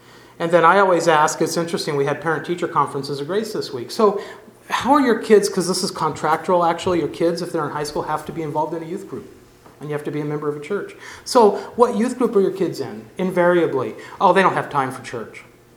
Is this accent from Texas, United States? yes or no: no; California, United States; As new to me, I'm from California.